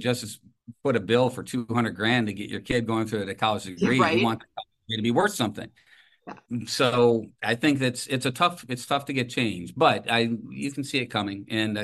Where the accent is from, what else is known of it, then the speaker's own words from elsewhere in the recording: Toledo, Ohio, United States; I grew up in Toledo, as you mentioned at the top of this conversation, and there was times next to Detroit